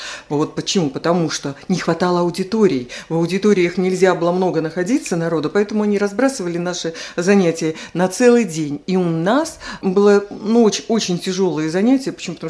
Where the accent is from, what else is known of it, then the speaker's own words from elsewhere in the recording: Belarus; Вот я была из Белоруссии, моя подруга была с Украины.